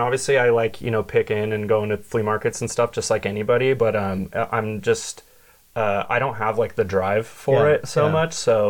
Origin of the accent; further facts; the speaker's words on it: Las Vegas, Nevada, United States; I'm from Las Vegas, so we'll go we'll go Golden Tiki.